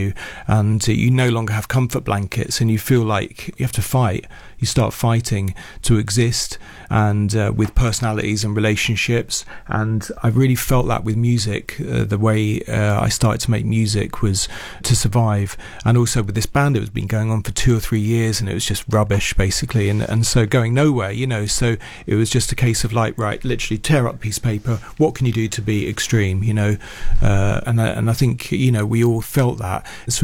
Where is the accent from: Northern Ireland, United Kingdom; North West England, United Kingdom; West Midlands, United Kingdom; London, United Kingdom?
London, United Kingdom; Haringey; I grew up in Haringey